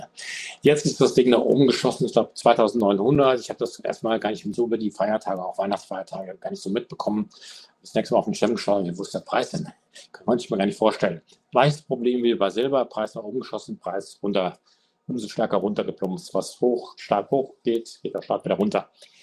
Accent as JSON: {"language": "German", "country": "China", "said": "Die Staatsanleihen kaufen, weiß ich jetzt nicht so als Chinese, also in China die Nachfrage nach Gold war dann sehr stark."}